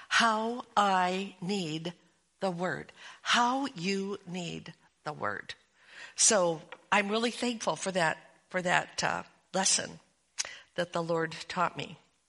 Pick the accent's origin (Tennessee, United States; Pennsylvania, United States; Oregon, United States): Oregon, United States; Portland; also born or lived in St. Paul, Minnesota; we had just moved from St. Paul, Minnesota, back to Portland, Oregon, my hometown, and we were about to join one particular church. We visited the home church, my home church that I had grown up